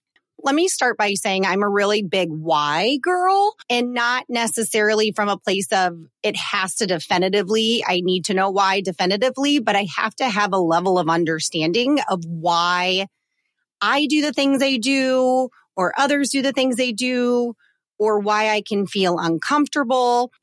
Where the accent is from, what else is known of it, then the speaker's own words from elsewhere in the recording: Colorado, United States; I have had a couple different trips over the last month to my home state of Colorado.